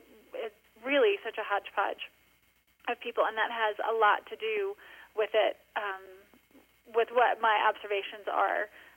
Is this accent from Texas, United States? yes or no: no; North Carolina, United States; moved away as an adult; now in Ecuador; I have been in Ecuador for 18 years. I grew up in North Carolina and did ministry in South Carolina, and then have been here since 2002.